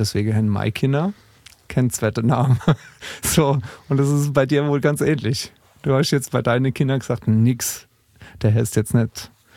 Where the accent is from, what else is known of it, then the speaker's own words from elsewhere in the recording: Otterstadt, Rhineland-Palatinate, Germany; also born or lived in Speyer; Ach, ich bin in Speyer geboren, bin aber in Otterstadt aufgewachsen.